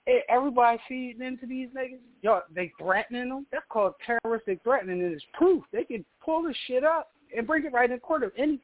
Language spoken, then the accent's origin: English; Queens, New York, United States; now in Delaware, United States; I'm from Queens.